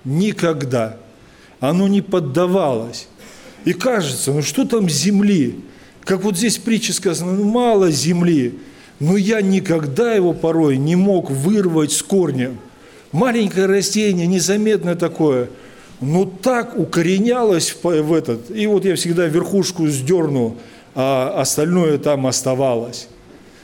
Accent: Altai Krai, Russia; У нас на Алтае, когда я воспитывался на Алтае, были такие гористые местности

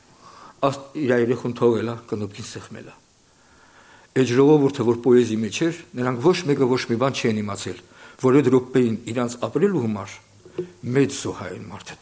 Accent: Kolpashevo, Tomsk Oblast, Russia; մեր մոտ ասենք ես Կալպաշովից եմ, ստեղ Տոմսկի օբլաստ, ասենք շատերը կարող են իմանալ

